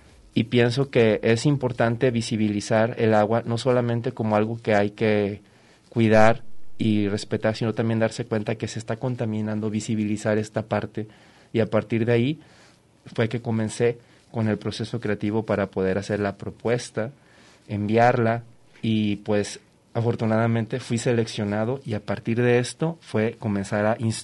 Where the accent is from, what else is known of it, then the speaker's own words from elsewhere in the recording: Reynosa, Tamaulipas, Mexico; Soy de Reynosa, así es.